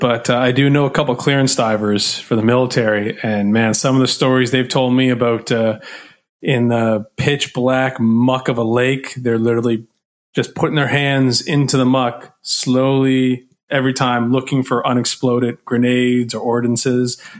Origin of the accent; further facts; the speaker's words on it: Dartmouth, Nova Scotia, Canada; now in Halifax, Canada; Born and bred in Dartmouth. Jumped the harbor in Halifax now, but I'll always be a Nova Scotian through and through.